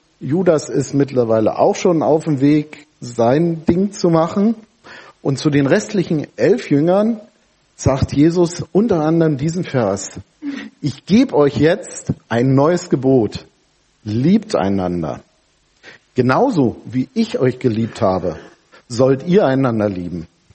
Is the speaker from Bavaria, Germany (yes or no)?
no; Potsdam, Brandenburg, Germany; born there; Ich komme dort aus der Ecke, ich bin geborener Potsdamer